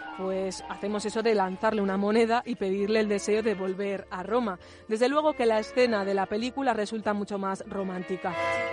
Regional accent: Spain; yo soy nacida en el 85, en España fuimos muchos niños los que nos criamos viendo las travesuras del Chavo, Don Ramón, Kiko y La Chilindrina en la 2 de Televisión Española

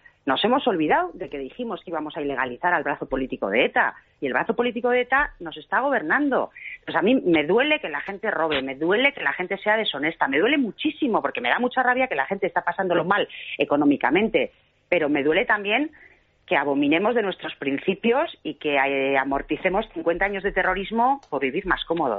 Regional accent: Spain; Yo, bueno, pues como muchos españoles

